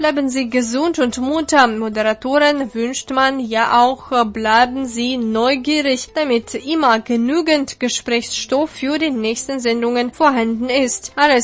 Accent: Germany; Was sich gegenwärtig in meinem Heimatland abspielt, ist einfach nicht mehr zu verstehen, geschweige denn zu ertragen.

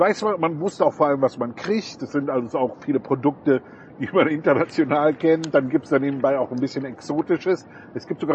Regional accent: Bergheim, North Rhine-Westphalia, Germany; ich sage immer, ich komme aus Köln, ich komme aus einem Ort bei Köln.

